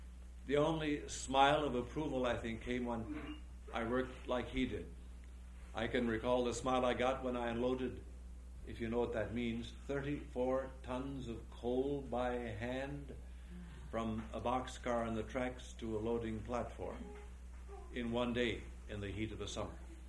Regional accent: Dakota, United States; When I was raised in the Dakota small village home

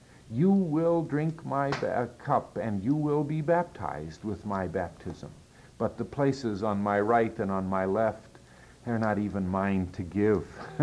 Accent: Lower Saxony, Germany; because I come from Ostfriesland, which is that part of Germany near Holland

